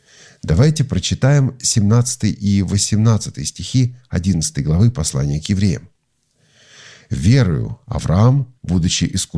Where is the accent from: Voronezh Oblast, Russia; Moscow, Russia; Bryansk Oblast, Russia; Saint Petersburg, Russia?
Saint Petersburg, Russia; born there; Я, например, родился в Санкт-Петербурге, тогда еще в Ленинграде